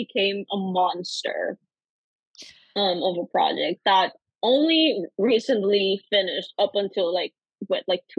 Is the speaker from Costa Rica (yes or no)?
yes; Costa Rica; now in United States; I am an international, or I guess I was an international student. I'm originally from Costa Rica, born and raised. And so I came to UNC with something that's called like an F1 visa.